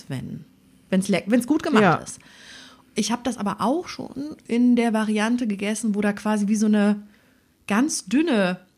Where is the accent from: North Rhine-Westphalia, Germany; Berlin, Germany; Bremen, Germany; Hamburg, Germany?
North Rhine-Westphalia, Germany; Cologne; wir kommen aus Köln.